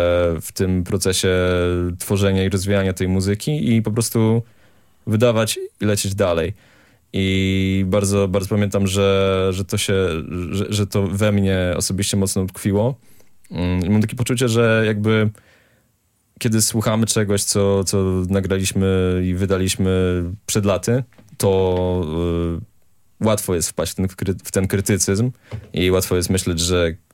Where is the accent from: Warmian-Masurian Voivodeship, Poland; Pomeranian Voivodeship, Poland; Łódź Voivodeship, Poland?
Pomeranian Voivodeship, Poland; Gdańsk; jesteśmy z Gdańska, mieszkamy w Gdańsku